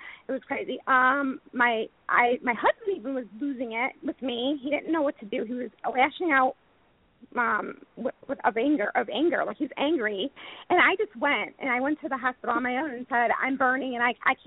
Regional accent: Chicago, Illinois, United States; now in North Carolina, United States; I'm living in North Carolina now because I'm from Chicago

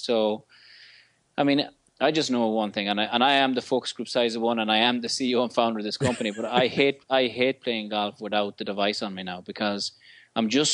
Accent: Ireland; moved away; I like to share so that I engage in a conversation with my buddies in Ireland, because I'm from Ireland. I miss the country.

